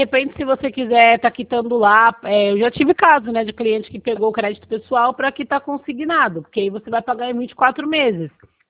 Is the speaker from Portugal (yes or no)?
no; Sorocaba, São Paulo, Brazil; Eu sou do Sorocaba.